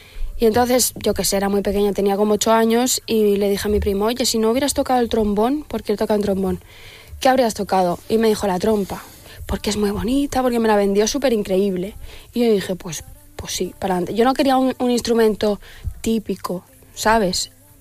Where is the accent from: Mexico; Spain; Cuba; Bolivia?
Spain; also born or lived in Barcelona; Pero no, soy de aquí de España.